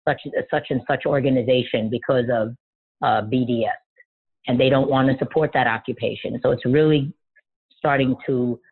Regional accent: Jersey City, New Jersey, United States; born there; I was born in Jersey City. My parents were both born in Palestine.

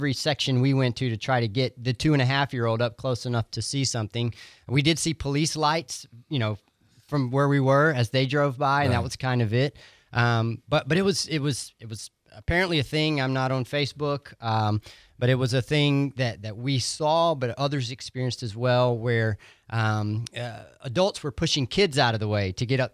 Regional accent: Grand Ridge, Florida, United States; I grew up in Grand Ridge, which is over near Tallahassee, and so we went this Saturday over to see my parents and to spend a few hours there, and we had a good time.

